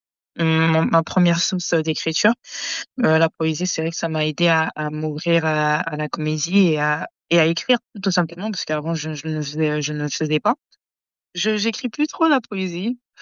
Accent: France; Je sais qu'en tant que Française, moi, quand je vois quelqu'un qui est bien habillé

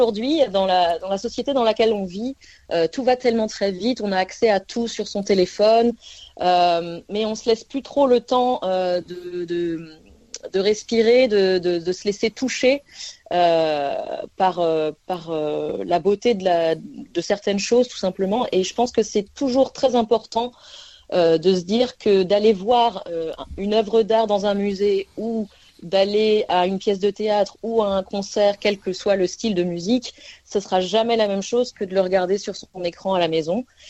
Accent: Rennes, Brittany, France; born there; Je suis née à Rennes, en Bretagne.

